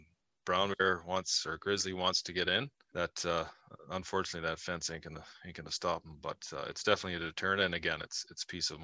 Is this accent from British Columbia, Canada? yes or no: yes; British Columbia, Canada; I grew up in Northern BC, and we grew up along the ocean.